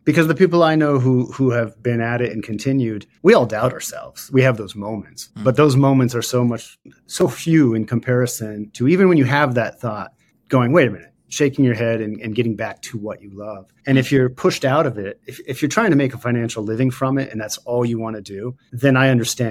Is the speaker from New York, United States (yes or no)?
no; Ohio, United States; But my first music interest started with just being a kid growing up in Ohio, kind of middle class, divorced parents, latchkey kid.